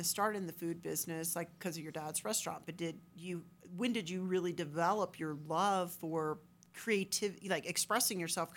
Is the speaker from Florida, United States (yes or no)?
yes; Florida, United States; So I'm from North Florida, so you know, and a lot of the cuisine in that area, they call it like cracker style.